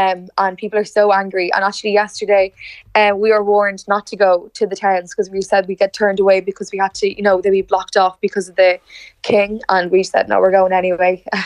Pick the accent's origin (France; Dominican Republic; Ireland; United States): Ireland; now in Valencia, Spain; I'm from Ireland, but I live in Valencia.